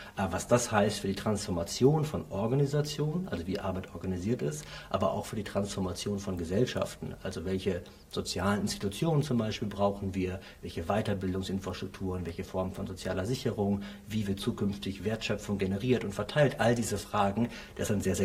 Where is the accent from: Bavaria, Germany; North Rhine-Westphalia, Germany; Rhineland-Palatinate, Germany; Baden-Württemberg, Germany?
North Rhine-Westphalia, Germany; Essen; ich komme aus dem Ruhrgebiet, aus Essen.